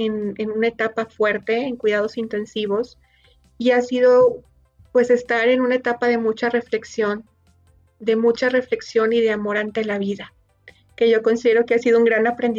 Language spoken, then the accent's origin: Spanish; Monterrey, Nuevo León, Mexico; yo soy orgullosa regiomontana de Monterrey, Nuevo León, México.